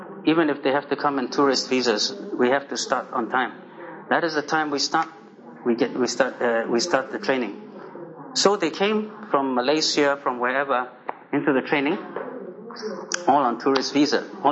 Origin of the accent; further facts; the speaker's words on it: China; I was born in China. I grew up in China under the communists. I lived for many, several years, 7 years under the communists.